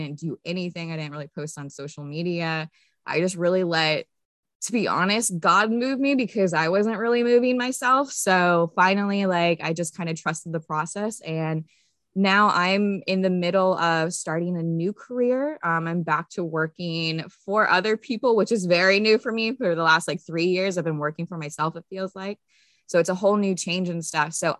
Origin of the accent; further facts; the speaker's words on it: Florida, United States; We are from Florida, hence the name Florida Grown.